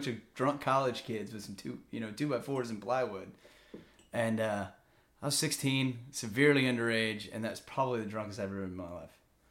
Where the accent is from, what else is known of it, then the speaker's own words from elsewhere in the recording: Katy, Texas, United States; born there; I'd grown up with them since when I was born in Katy, Texas, so we've known each other for, you know, whatever, 16 years, as long as I was born